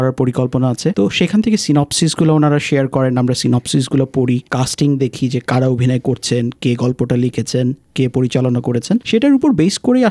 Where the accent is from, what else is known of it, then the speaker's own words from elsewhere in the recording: Bangladesh; now in Australia; কিন্তু আমরা বাঙালি এবং বাংলাদেশি যারা আছি এটাকে আমরা আবার বঙ্গজ হিসাবে বলতেই বেশি স্বাচ্ছন্দ্য বোধ করি।